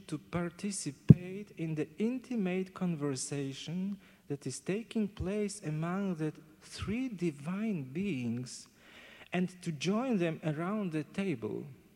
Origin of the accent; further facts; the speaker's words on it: Poland; I'm from Poland. It is more familiar for us because we are from Eastern Europe. So this Orthodox tradition is familiar to us.